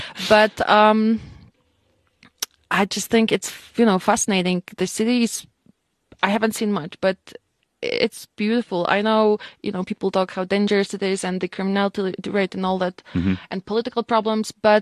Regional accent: Poland; English is a second language; Of course, they thought I was from Holland because it's similar.

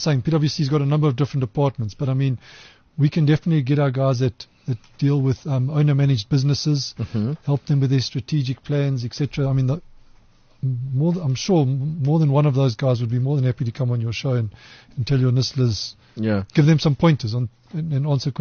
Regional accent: Durban, KwaZulu-Natal, South Africa; I'm from Durban

